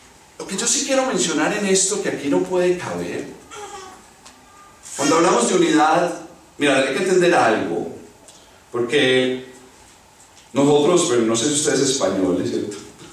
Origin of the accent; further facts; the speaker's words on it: Antioquia, Colombia; ustedes saben que yo soy exagerado, yo soy paisa, ¿cierto?